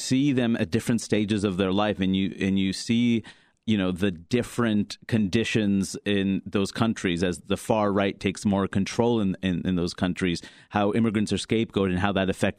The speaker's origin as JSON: {"language": "English", "town": "Queens", "region": "New York", "country": "United States", "said": "It's like, Queens, no, where are you really from?"}